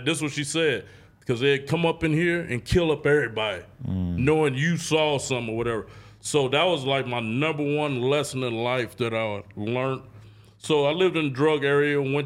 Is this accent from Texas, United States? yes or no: no; Oakland, California, United States; So I grew up on 98th and East Street, Drug Street.